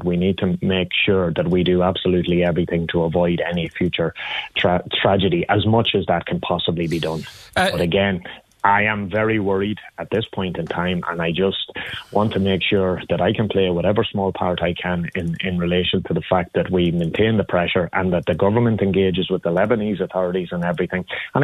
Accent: Dundalk, Leinster, Ireland; particularly people in my hometown of Dundalk

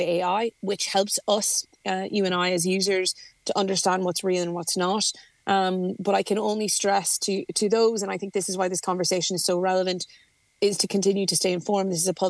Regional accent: Ireland; as an Irish MEP, we also have due diligence, the fact that we house a number of the social media platform companies in this country EU.

